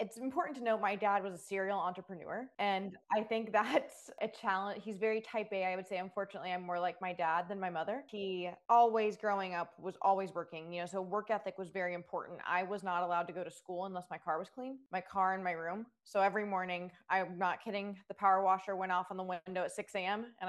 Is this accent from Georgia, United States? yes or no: yes; Georgia, United States; I went to Alabama, which is like frowned upon considering I grew up outside of Atlanta. My whole family was, I grew up a Georgia fan.